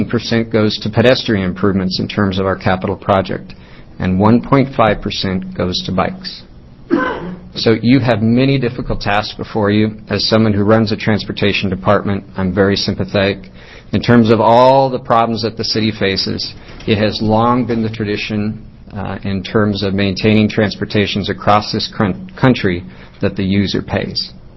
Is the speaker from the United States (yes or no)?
yes; Newport, Oregon, United States; also born or lived in Eugene / Salem; now in Portland, United States; I grew up in Newport, Oregon, and Eugene, Oregon, and was a resident of Salem, and have been a resident of Portland for the past 15 years.